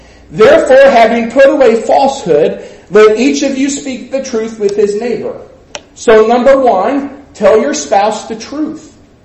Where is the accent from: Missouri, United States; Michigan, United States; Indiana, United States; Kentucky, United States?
Kentucky, United States; Winchester; And I was from Winchester, so my mom and grandparents worshipped where John preached.